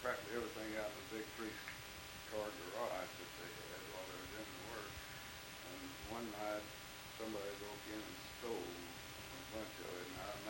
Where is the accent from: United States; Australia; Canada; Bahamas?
United States; Ballinger, Texas; born there; My family, I was born in Ballinger in 1913. My family lived over here in 1915.